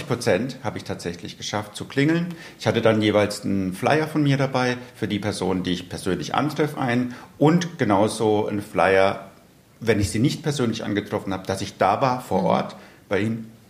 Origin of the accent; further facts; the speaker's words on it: Vörstetten, Baden-Württemberg, Germany; ihr seid hier bei mir in Förstetten, weil ich habe mich im Frühjahr dazu entschlossen, mich hier in meiner Heimatgemeinde als Bürgermeister aufstellen zu lassen.